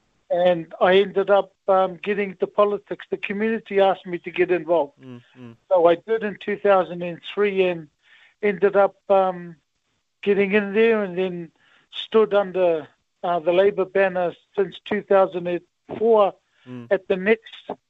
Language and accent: English; Mangere, Auckland, New Zealand; And then we ended up moving to Mangere in 1960.